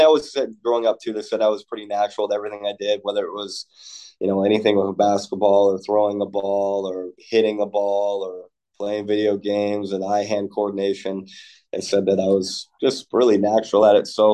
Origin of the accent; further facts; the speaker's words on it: Montesano, Washington, United States; I grew up in Montesano, Washington, which is a coast, small little town, about 45 minutes southwest of Olympia.